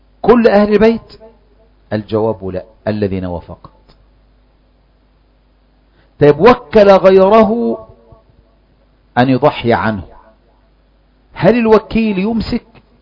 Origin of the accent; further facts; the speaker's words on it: Egypt; بعض الناس خصوصا احنا كمصريين